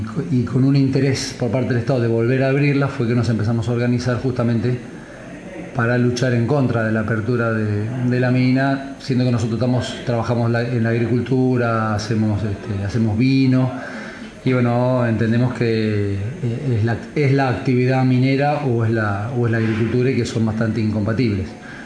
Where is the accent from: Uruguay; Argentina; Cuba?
Argentina; San Rafael, Mendoza; somos de San Rafael de Mendoza, en Argentina, y en la ciudad tenemos una mina de uranio